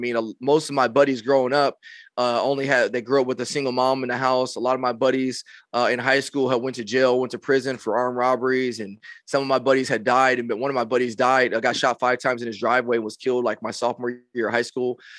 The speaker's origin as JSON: {"language": "English", "town": "Rialto", "region": "California", "country": "United States", "tie": "born or raised there", "also_born_or_lived": "San Bernardino", "lives_now": "Corona, United States", "said": "So I live in this in the Corona area of California, but I grew up in Rialto. And Rialto is a very interesting city. I always like to say I grew up in Rialto and San Bernardino"}